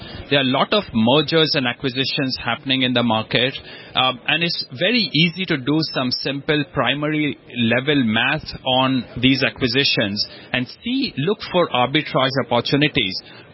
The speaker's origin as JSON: {"language": "English", "country": "India", "tie": "born or raised there", "said": "So I grew up in India"}